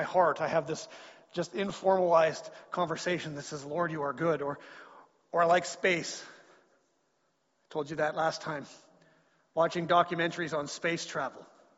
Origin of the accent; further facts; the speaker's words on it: Creston, British Columbia, Canada; I feel like I was lied to as a child, because I grew up in Creston.